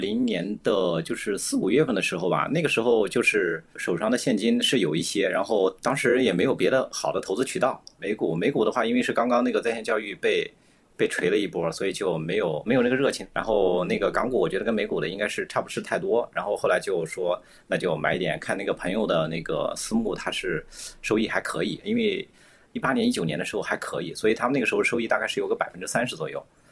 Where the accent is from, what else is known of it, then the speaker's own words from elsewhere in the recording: Shanghai, China; 我来自上海，我现在在上海做软件工程师的工作，已经在上海工作了大概有17、18年的样子，